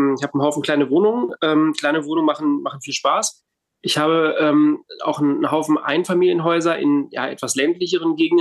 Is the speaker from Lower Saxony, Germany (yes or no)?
yes; Hanover, Lower Saxony, Germany; ich komme aus Hannover, bin 45 Jahre alt